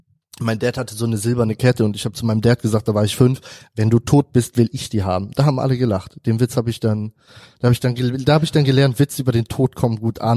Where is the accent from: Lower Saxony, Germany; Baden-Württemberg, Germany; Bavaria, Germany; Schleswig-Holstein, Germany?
Schleswig-Holstein, Germany; Den Ort ist Schleswig-Holstein halt. Und sehr ländlich. Zwischen Heide und Rendsburg.